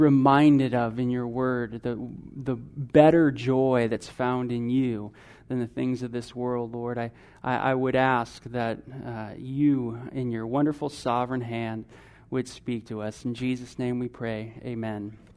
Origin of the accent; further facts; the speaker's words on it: Simi Valley, California, United States; I was 12 years old. I grew up in California. I was in Simi Valley, California, and there was a golf tournament.